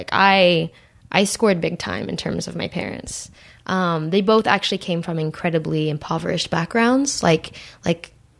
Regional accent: Santa Monica, California, United States; I grew up in Santa Monica.

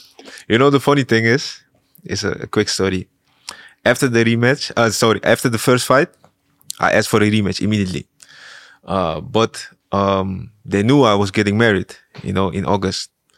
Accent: Amsterdam, North Holland, Netherlands; also born or lived in Suriname; Yeah, I grew up in Amsterdam. So after I came from Suriname, I grew up in Amsterdam. And I love the neighborhood, love the city.

